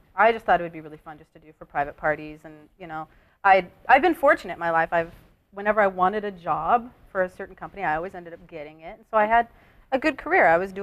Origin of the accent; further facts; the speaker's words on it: Oregon, United States; No, I'm from Oregon.